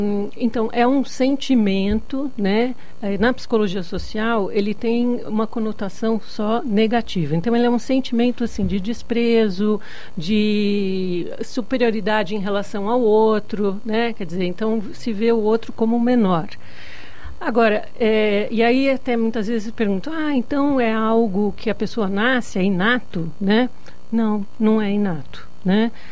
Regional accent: Brazil; also born or lived in United States; Eu sofri preconceito enquanto mulher e também enquanto brasileira, né? Enquanto latina no exterior. Eu morei muitos anos no exterior.

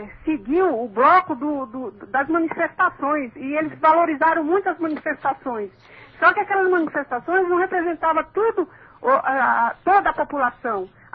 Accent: Brazil; Eu só estou orgulhosa como brasileira.

